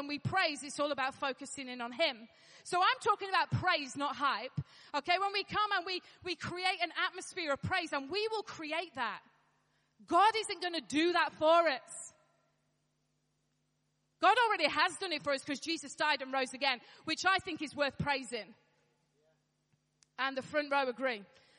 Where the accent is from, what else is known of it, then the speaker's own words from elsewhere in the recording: Yorkshire and the Humber, United Kingdom; I'm a Yorkshire lass, and that I grew up with that.